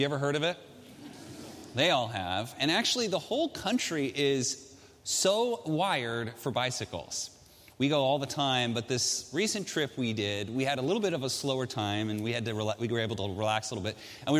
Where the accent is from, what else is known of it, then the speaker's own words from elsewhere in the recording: United States; born there; Man, I am lucky that I was born in America, in an industrialized Western free country like this, full of opportunity.